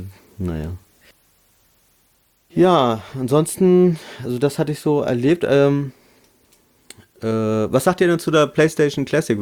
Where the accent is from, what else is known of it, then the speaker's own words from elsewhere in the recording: Lower Saxony, Germany; Berlin ist bei mir ja auch nicht um die Ecke, ich komme ja aus Niedersachsen